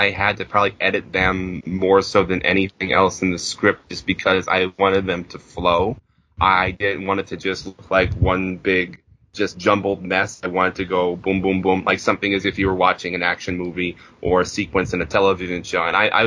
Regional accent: Pennsylvania, United States; I mean, I'm from Pennsylvania, but I have family in Maryland.

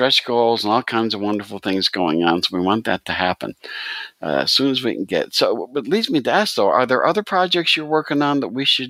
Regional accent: Pennsylvania, United States; That's so weird because I'm from Pennsylvania. I'm from Northeastern Scranton-Wilkes-Barre area, Pennsylvania.

